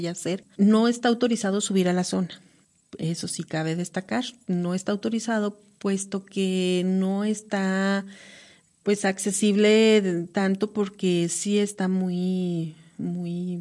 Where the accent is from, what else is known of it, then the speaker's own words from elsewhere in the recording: El Nayar, Nayarit, Mexico; yo donde yo voy, yo siempre les digo, yo soy de mi pueblo, el Nayar.